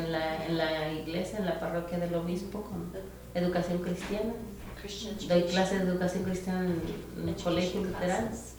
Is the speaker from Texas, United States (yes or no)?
no; Ellensburg, Washington, United States; Spanish is a second language; also born or lived in Tegucigalpa, Honduras; Soy de Ellensburg, Washington. Y viví mucho tiempo en Honduras. I lived a long time in Honduras.